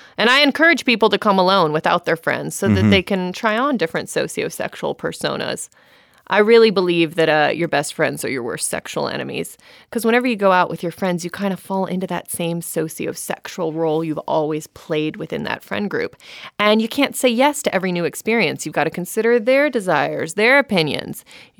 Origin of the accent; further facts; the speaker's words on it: Killeen, Texas, United States; You know, I'm from Killeen, Texas.